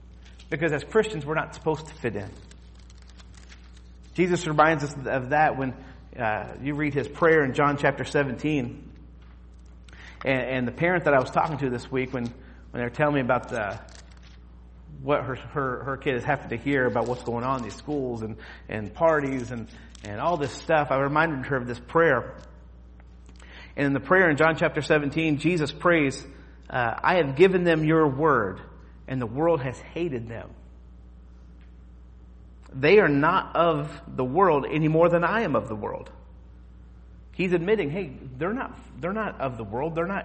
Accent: Henryville, Indiana, United States; my hometown is in Ellisville, Indiana, or I was born and raised in Henryville, Indiana.

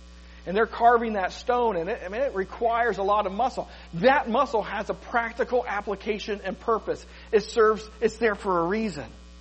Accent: Columbus, Ohio, United States; Many of you know I'm from Columbus, Ohio

